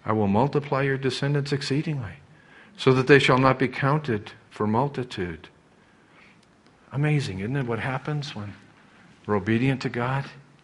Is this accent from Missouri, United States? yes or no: yes; Missouri, United States; I'm from Missouri, the show me state.